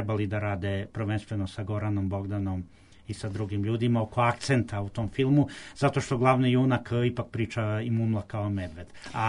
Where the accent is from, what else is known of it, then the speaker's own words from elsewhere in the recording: Belgrade, Serbia; born there; mi nismo navikli koji smo rođeni u Beogradu da gledamo